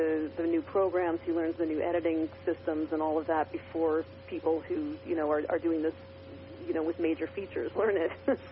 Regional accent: Philadelphia, Pennsylvania, United States; now in Santa Fe, United States; I was born and raised a Quaker in Philadelphia. And I should actually make an aside and let people know, now that I'm out here in Santa Fe, New Mexico, people rarely have any idea what Quakerism is about out here.

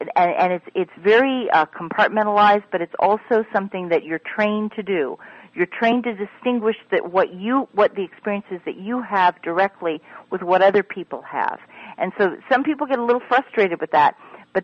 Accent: Maryland, United States; But I want you all to know that in my home state of Maryland

